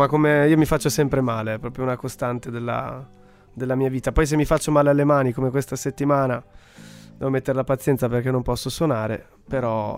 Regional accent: Belluno, Veneto, Italy; now in Turin, Italy; Sono bellunese, nato e cresciuto a Belluno. La mia famiglia è anche di Napoli. Quindi sono un bellunese un po' atipico. Sono cresciuto a Pane … Però tra le Dolomiti.

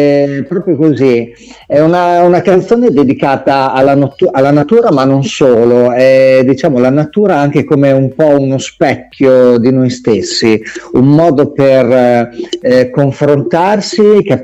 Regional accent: Emilia-Romagna, Italy; anche noi viviamo, diciamo, in un paese turistico, io sono di Romagnolo, ecco.

